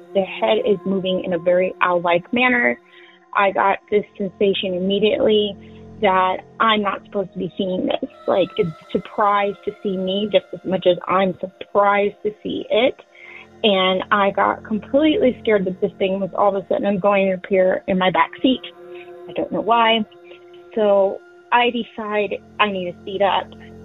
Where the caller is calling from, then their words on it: California, United States; I'm calling from California.